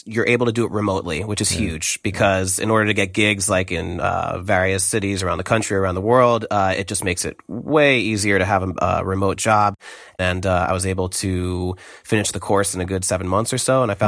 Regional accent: Hillsdale, New Jersey, United States; now in Baltimore, United States; I come from Hillsdale, New Jersey, and I currently live in Baltimore.

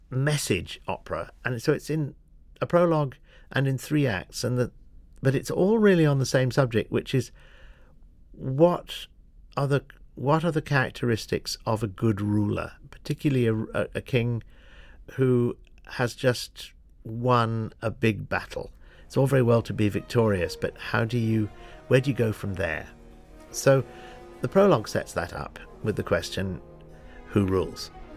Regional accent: United Kingdom; I'm as a British person dealing with Brexit.

